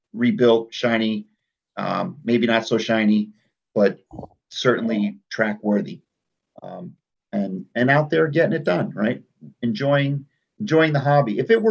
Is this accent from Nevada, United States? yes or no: no; New York, United States; I grew up in the Northeast in New York, and it would freeze every winter.